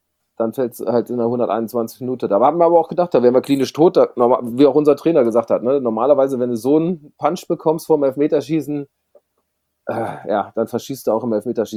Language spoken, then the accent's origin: German; Düsseldorf, North Rhine-Westphalia, Germany; Das freut einen dann als Düsseldorfer noch mehr.